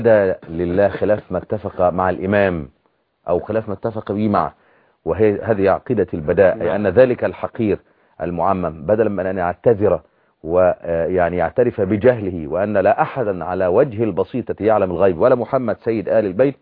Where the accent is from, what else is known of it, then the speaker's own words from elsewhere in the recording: Upper Egypt, Egypt; عندنا في الصعيد